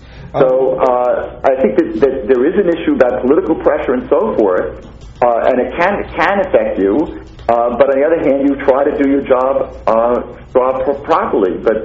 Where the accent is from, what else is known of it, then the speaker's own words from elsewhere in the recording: New York, United States; I am a New Yorker, but luckily I'm an academic